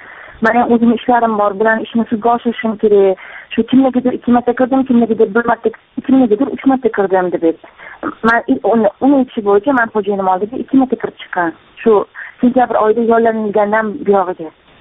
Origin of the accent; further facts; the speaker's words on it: Tashkent, Uzbekistan; Xo'p, men O'zbekiston Toshkent shahridanman.